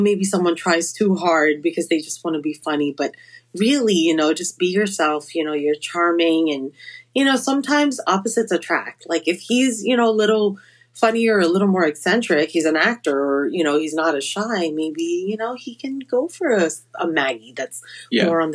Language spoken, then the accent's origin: English; Philippines; It's hard to say because I grew up in the Philippines and we would eat rice.